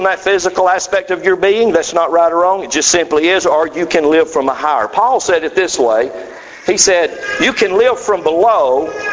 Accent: Georgia, United States; I mean, I'm from North Georgia. I'm from the South.

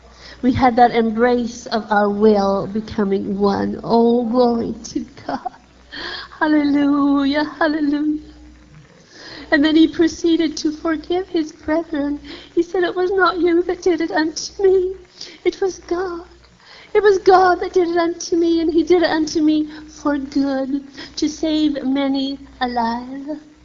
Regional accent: Canada; I'm sorry, but I'm from Canada. And up there, when we talk about a mess, well, that's a mess.

